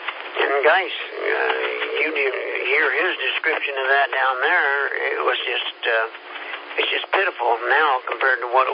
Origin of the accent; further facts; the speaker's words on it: Kansas, United States; I'm from Kansas, so it was a lot more peaceable up there.